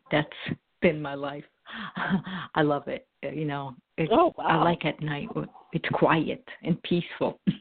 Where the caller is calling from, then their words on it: New Jersey, United States; New Jersey.